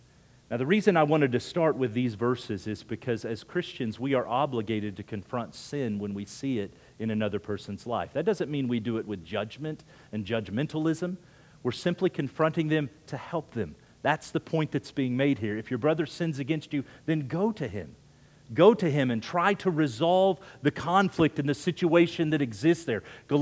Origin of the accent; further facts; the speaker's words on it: Oklahoma, United States; I saw just this weekend in my home state of Oklahoma